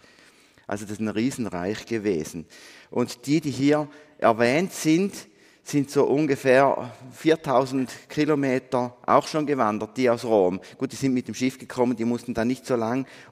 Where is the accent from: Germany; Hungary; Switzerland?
Switzerland; Berg, Eastern Switzerland; also born or lived in Basel / Aargau / England / Austria; Ich selber bin ja wirklich so ein richtiger Ostschweizer. Ich komme aus Berg, bin aber dann zwischendrin mal nach Basler Luft schnuppern gegangen, Aargauer Luft, dann bin ich englische Luft schnuppern gegangen, österreichische Luft und dann sind wir wieder hier gelandet